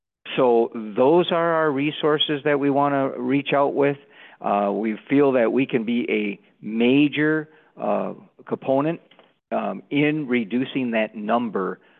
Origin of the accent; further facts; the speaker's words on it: Merrill, Wisconsin, United States; now in Beaver Dam, United States; in fact, I am a Wisconsin guy. All right. So I'm in the Beaver Dam Horicon area. I grew up and was born and raised in Merrill, so it's always good to talk to some Wisconsin people once again.